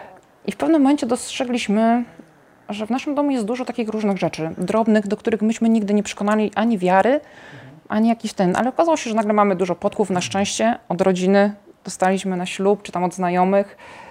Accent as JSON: {"language": "Polish", "town": "Kraków", "region": "Lesser Poland", "country": "Poland", "said": "pochodzimy z Krakowa i należymy do parafii Matki Bożej Błogosławionego Macierzyństwa."}